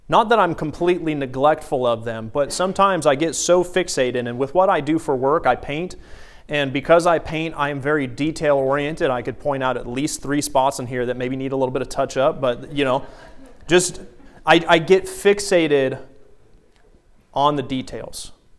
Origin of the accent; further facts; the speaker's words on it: the South, United States; Something growing up in the South I always really, really wanted to see. And eventually I moved to North Dakota